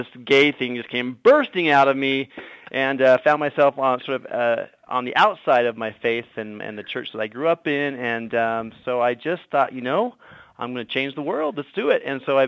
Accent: Eugene, Oregon, United States; now in Utah, United States; I grew up in Eugene, Oregon. It's sort of the Berkeley of Oregon, right?

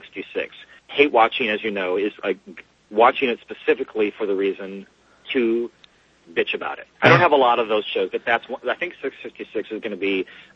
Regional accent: New York, United States; But, you know, as a New Yorker, that kind of stuff kind of bothers me.

